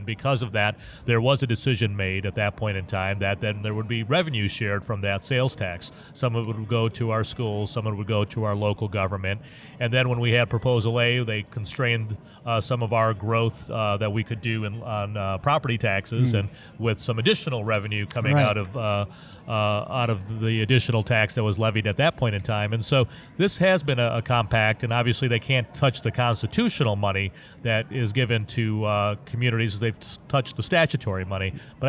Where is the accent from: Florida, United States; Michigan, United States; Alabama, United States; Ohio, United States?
Michigan, United States; Livonia; I'm actually from Livonia, Michigan, originally.